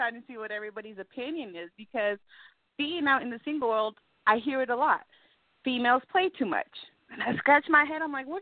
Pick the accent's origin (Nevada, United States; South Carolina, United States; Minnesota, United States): Nevada, United States; Reno; No, I am not from over in Chicago. I am from Reno, Nevada, over here on the West Coast. No, it's not anywhere near Vegas. We're about 8 hours away.